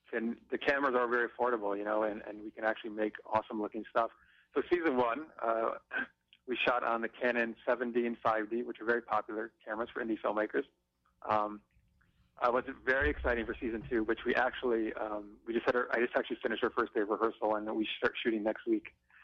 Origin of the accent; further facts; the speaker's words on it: New York, United States; since New York State is my hometown, that's still the one I really love going to.